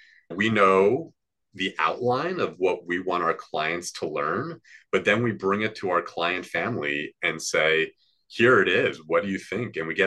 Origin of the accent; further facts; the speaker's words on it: New York City, New York, United States; I am from a little known street in northern Manhattan, from the neighborhood called Washington Heights. And something that's really cool is that five generations of my family have spent some time living on that street.